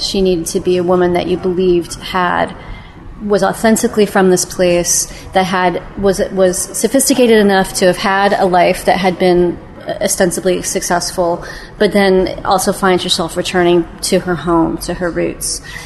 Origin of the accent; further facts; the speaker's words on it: Indiana, United States; used to happen in my hometown where I grew up in Indiana, and people would come from all over and play.